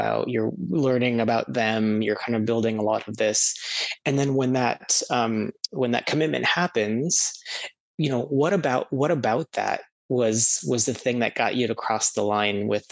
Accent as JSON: {"language": "English", "country": "United States", "said": "I'm American, so I still don't really understand hockey"}